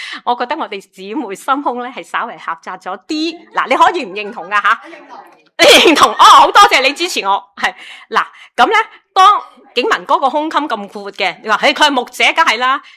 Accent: China; 我哋中国人最中意系咁样啊

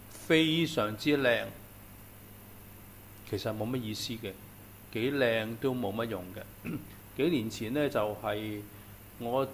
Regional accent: Guangdong, China; 我哋廣東人啊，早晨啊，跟住同阿伯哥飲茶味嘅喎

